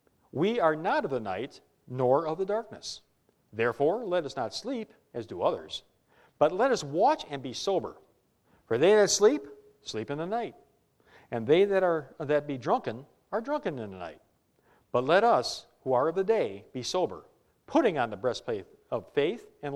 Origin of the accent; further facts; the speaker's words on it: Detroit, Michigan, United States; Now, I'm from Detroit. Growing up in Detroit, there was the Rust Belt.